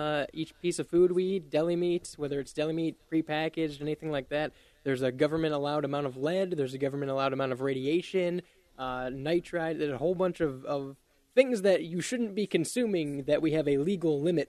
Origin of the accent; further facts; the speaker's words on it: United States; As American citizens, we need to have a louder voice about this kind of thing